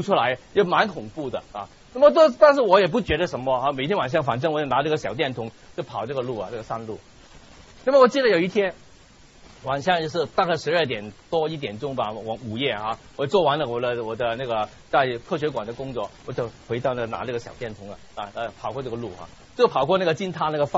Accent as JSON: {"language": "Chinese", "country": "Hong Kong", "first_language": "Cantonese", "second_language": "Chinese", "said": "我们南方香港都有这个习惯。那个以后那么就把它放在瓦器，我们叫做我们广东话叫做金塔嘛"}